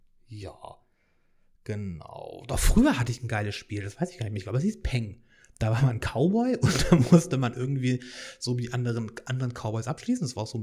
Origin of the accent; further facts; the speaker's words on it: Hannover, Lower Saxony, Germany; Ich bin zwar nicht aus Berlin, ich bin aus Hannover